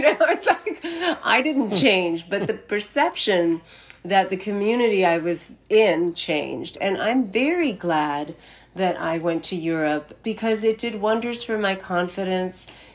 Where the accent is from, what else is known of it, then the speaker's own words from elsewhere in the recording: South India, India; especially we are from South India and South India tends to be a little bit more conservative than, say, you know, cities like Delhi.